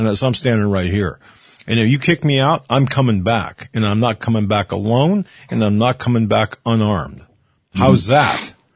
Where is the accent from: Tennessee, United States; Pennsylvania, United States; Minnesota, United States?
Pennsylvania, United States; Erie; and up here in my hometown of Erie